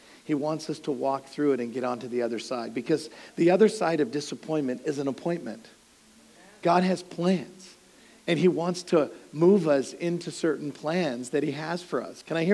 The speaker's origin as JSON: {"language": "English", "town": "Hamilton", "region": "Ontario", "country": "Canada", "said": "I'm from Hamilton, Ontario, Canada, so it's a steel city. We still have steel mills, so I feel kind of a little bit home here."}